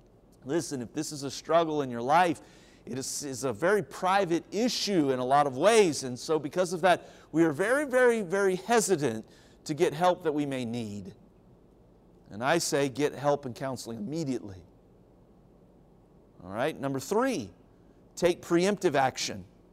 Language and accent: English; Cincinnati, Ohio, United States; I'm a Cincinnati Reds fan. I grew up in Cincinnati